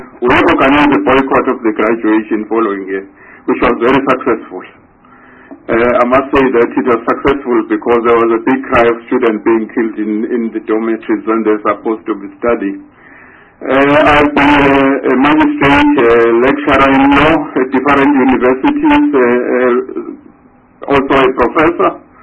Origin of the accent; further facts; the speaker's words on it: Durban, KwaZulu-Natal, South Africa; also born or lived in Transvaal; I was born in Durban in 1947. I did my schooling, well, I've not indicated my Transvaal stay, but most of my schooling was in KZN.